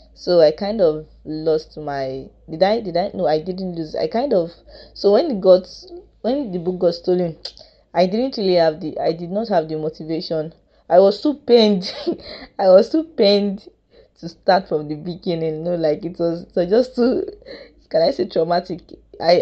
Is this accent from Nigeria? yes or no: yes; Kogi, Nigeria; now in Lagos, Nigeria; I hail from Kogi State, but I am currently with my parents in Lagos.